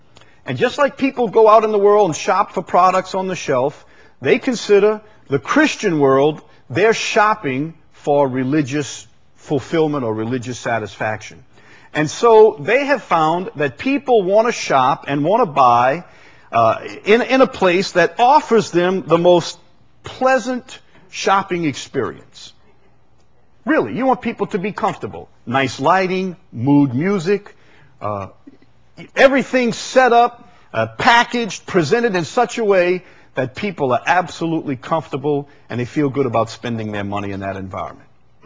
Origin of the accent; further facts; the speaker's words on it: Chalmette, Louisiana, United States; With I grew up in Chalmette. I mean, so I didn't even know what a computer was.